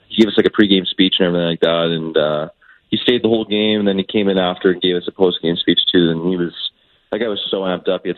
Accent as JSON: {"language": "English", "country": "Canada", "said": "I'm Canadian, so."}